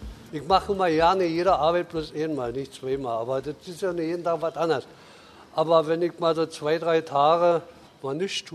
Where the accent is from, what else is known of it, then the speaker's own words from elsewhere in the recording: Berlin, Germany; Ich bin original Berliner, würde ich sagen. Vorher habe ich gesagt, ich bin Spandauer, aber ich bin keiner, ich bin Berliner.